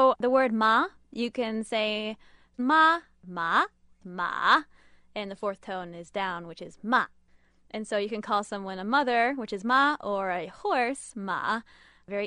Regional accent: Ohio, United States; I'm from Ohio.

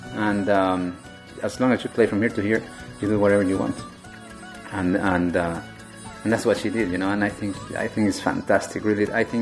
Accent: Mexico City, Mexico; When I was growing up in Mexico City

